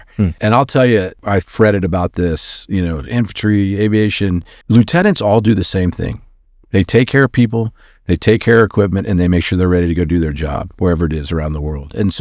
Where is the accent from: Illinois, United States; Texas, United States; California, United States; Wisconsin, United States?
Texas, United States; San Antonio; Yeah, I grew up in Texas, South Texas, really San Antonio. My family's all from South Texas.